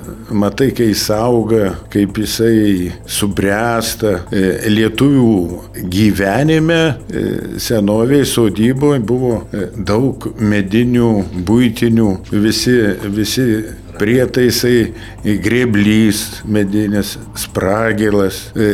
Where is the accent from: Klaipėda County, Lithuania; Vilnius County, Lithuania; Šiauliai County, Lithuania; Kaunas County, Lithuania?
Kaunas County, Lithuania; Prienai; gimiau vidury beveik Lietuvos prie senelio Nemuno, Vingio didelio Prienuose ir vaikystė praėjo ant Prienų kalvų, nes miestelis yra Dauboj, vasarą prie Nemuno visą dieną, vakare stadione